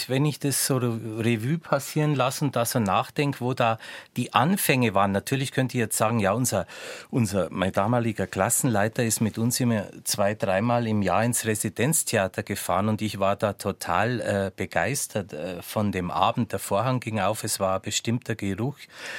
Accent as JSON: {"language": "German", "region": "Bavaria", "country": "Germany", "said": "Und ich sag, ja, ich bin Bayern."}